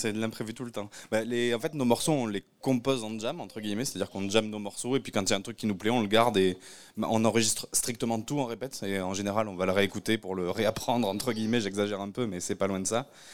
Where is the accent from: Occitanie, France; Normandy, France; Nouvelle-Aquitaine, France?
Occitanie, France; On est des Hautes-Pyrénées à la base